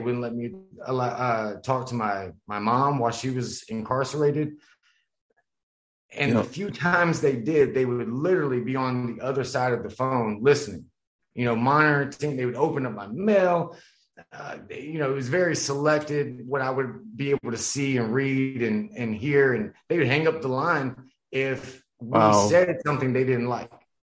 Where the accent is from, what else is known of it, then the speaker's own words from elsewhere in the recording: Stuarts Draft, Virginia, United States; Stuart Straff, Virginia.